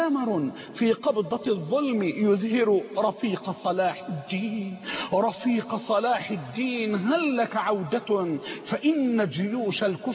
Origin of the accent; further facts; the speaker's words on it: Egypt; رجعت زي ما قلوا عندنا في مصر